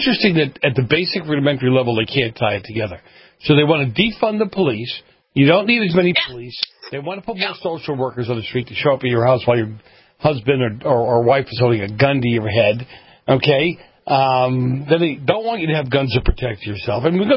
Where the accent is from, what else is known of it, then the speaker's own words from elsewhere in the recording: Boston, Massachusetts, United States; You know, when I first got here to California, I was a Democrat. I grew up in Boston. What else would you be?